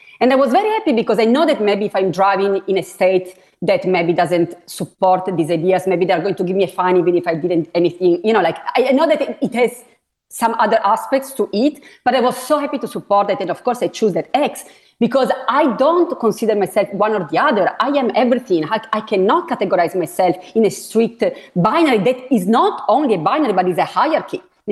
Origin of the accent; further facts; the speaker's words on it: Italy; English is a second language; Now my pronunciation here is a little off because I'm originally from Italy